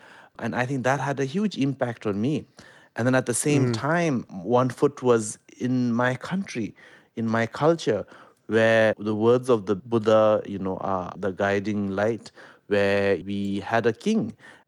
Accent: India; also born or lived in Kuwait / Switzerland; I grew up in India, I grew up in the Middle East, I grew up in Europe.

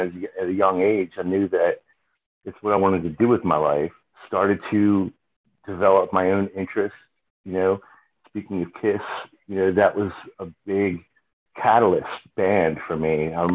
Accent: Baltimore, Maryland, United States; Well, I grew up in Baltimore, and my dad was a musician.

